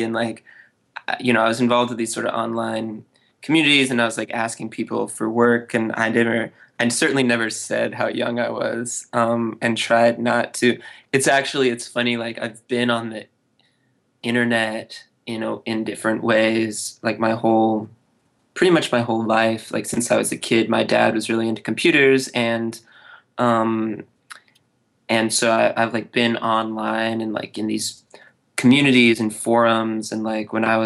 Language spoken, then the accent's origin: English; Oroville, California, United States; I grew up in Northern California. We were talking about this before we started, but in Oroville